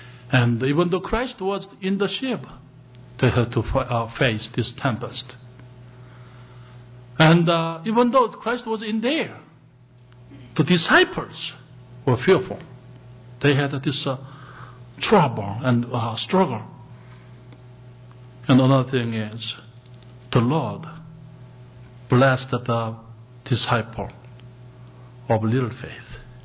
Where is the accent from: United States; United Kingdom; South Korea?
South Korea; Busan; And we had friends from Busan, my hometown.